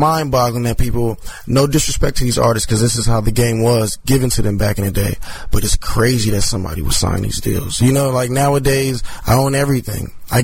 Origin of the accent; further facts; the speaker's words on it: Los Angeles, California, United States; now in Los Angeles, United States; I'm actually from South Central Los Angeles, Jefferson and Fifth Ave. I grew up rolling down Crenshaw on my weekends, you know, hanging out, getting involved in everything that's a part of L.A.